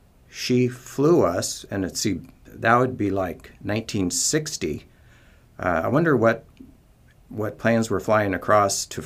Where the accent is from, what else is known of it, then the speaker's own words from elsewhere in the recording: Palo Alto, California, United States; born there; Sure. Yeah, I was born in Palo Alto, California.